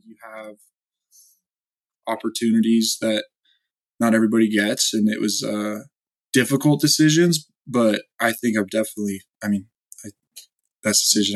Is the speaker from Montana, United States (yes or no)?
yes; Bozeman, Montana, United States; So like I said, I grew up in Bozeman, and I used to always go to Bobcat camp as a kid